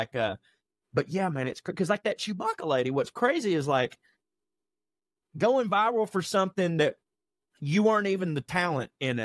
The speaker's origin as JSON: {"language": "English", "town": "Birmingham", "region": "Alabama", "country": "United States", "said": "Seen y'all live several times. I'm from Birmingham."}